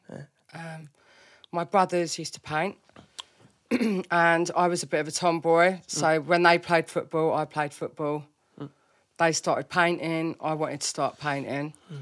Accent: Croydon, London, United Kingdom; born there; Croydon. I was born in Croydon, yeah.

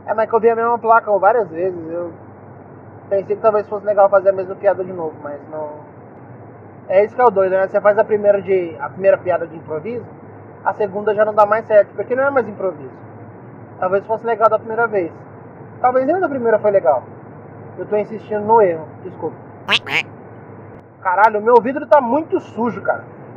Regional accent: São Paulo, Brazil; Eu que sou do interior de São Paulo

